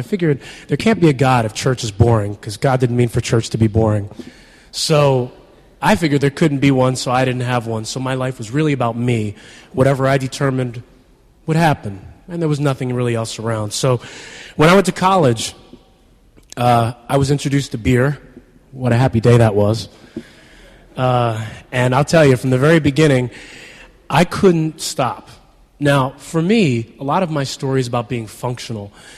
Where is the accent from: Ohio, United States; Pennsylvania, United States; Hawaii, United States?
Pennsylvania, United States; Philadelphia; I grew up in Philadelphia, great mom, great dad, brother, sister, well-loved, good schooling, all these things.